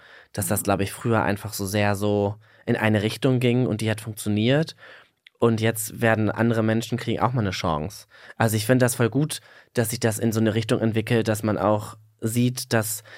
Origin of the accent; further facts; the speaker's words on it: Herne, North Rhine-Westphalia, Germany; Also ich bin in Herne aufgewachsen